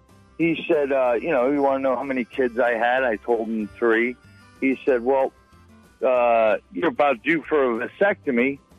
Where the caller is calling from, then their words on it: Fort Myers, Florida, United States; I'm calling from Fort Myers.